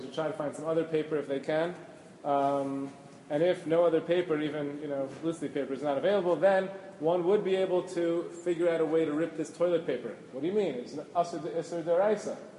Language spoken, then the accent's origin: English; New York City, New York, United States; I'm from Washington Heights, we don't.